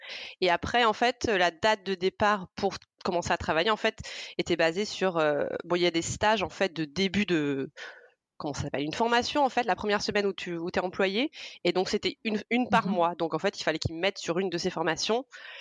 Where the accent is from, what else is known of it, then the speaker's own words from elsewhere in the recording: Provence-Alpes-Côte d'Azur, France; alors moi je viens du sud de la France, j'ai passé toute ma vie en Provence, dans le sud de la France, donc plutôt sympa.